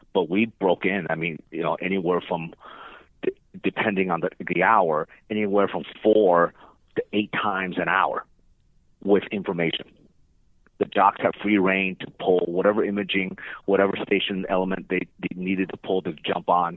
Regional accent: California, United States; You know, I'm from California, so you know I'm used to earthquakes.

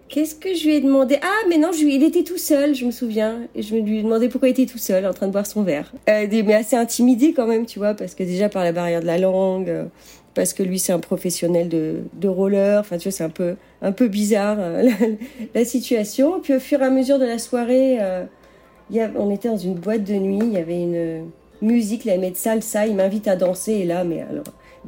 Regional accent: Rennes, Brittany, France; now in Las Vegas, United States; j'ai 40 ans, j'habite à Las Vegas. À l'origine, je suis de Bretagne, de Rennes.

